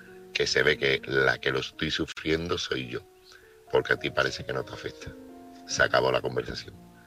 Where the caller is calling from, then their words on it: Seville, Andalusia, Spain; corresponsal de Sevilla.